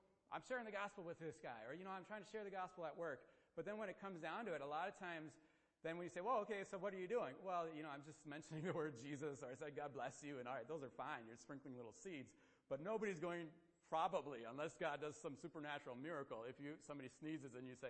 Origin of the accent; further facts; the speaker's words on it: Wisconsin, United States; We're from Wisconsin. You know, we need cheddar.